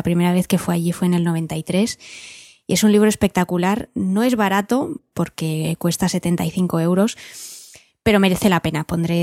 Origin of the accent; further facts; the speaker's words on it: Madrid, Community of Madrid, Spain; Si tengo que ir a Madrid, que no me cuesta mucho trabajo porque es mi tierra, iré a verla